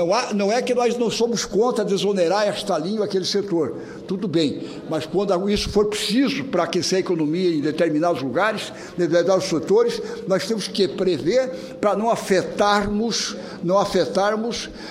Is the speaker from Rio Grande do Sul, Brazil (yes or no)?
no; Santa Catarina, Brazil; Fica até melhor vindo de Vossa Excelência do que de minha parte, que sou catarinense